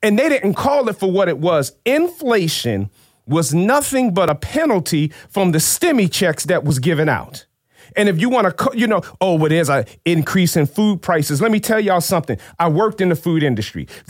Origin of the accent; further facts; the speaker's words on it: Chester, Pennsylvania, United States; I grew up in Chester. I grew up in Chester, PA, Delaware County